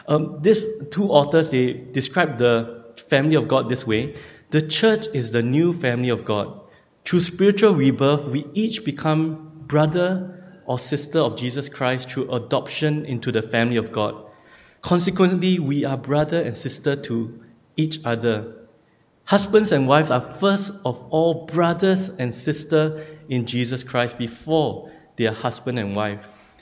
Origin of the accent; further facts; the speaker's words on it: Singapore; are you from China? No, we're from Singapore.